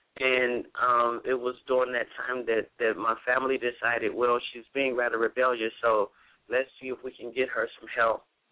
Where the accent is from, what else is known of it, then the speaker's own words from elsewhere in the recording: Chicago, Illinois, United States; Yes, I am from Chicago, Illinois. I am the youngest of 8 children.